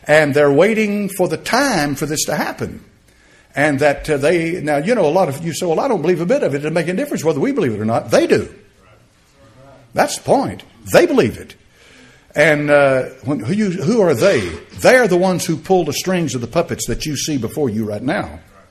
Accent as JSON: {"language": "English", "country": "United States", "said": "But on the other hand, I'm an American."}